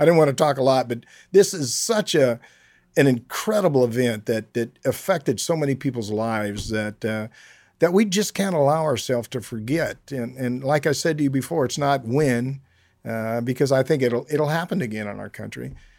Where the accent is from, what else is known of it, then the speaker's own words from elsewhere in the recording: United States; I'm an American, I love this country